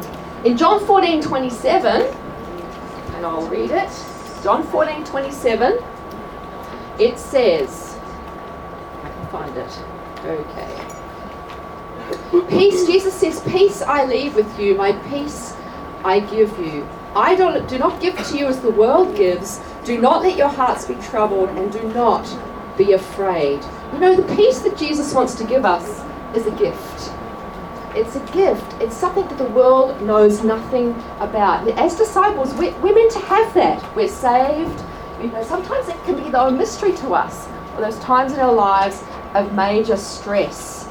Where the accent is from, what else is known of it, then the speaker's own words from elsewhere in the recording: Melbourne, Victoria, Australia; I'm actually from Australia, Melbourne, Australia.